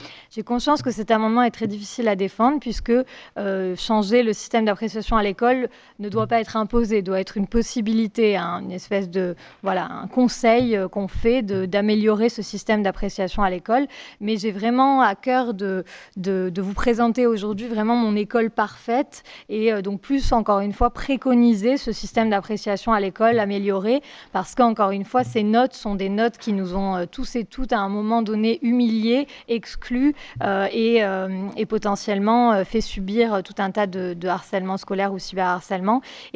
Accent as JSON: {"language": "French", "country": "France", "said": "nous en tant que Français"}